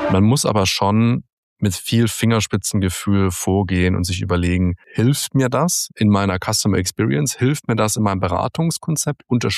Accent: Heilbronn, Baden-Württemberg, Germany; in meiner Heimatstadt Heilbronn

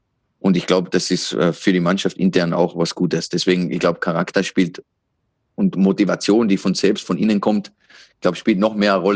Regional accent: Austria; ich bin Österreicher.

